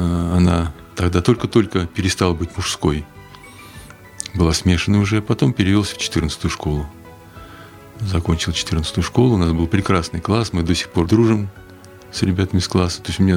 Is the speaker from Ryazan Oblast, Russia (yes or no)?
yes; Sapozhok, Ryazan Oblast, Russia; born there; 66 лет уже, к сожалению, может быть, а может быть и нет, не будем гадать. Родился я в Сапожке, рабочий поселок под Рязанью.